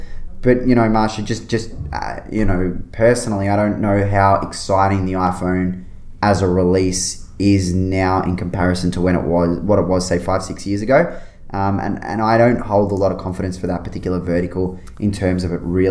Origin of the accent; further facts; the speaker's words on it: Melbourne, Victoria, Australia; Yeah, so they're from my hometown, which is really exciting.